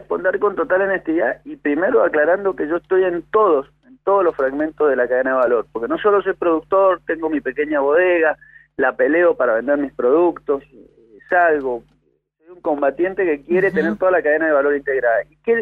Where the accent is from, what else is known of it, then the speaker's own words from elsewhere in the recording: Mendoza, Argentina; la actividad agrícola, que es la que culturalmente nos ha dado nuestra esencia como mendocinos.